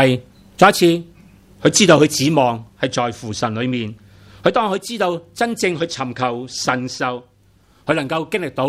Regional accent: Hong Kong; 我们香港人有很多人，当你很攰受里面，你喜欢做什么？

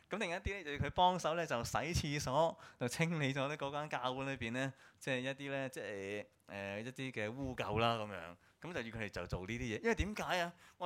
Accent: Hong Kong; 我哋香港人

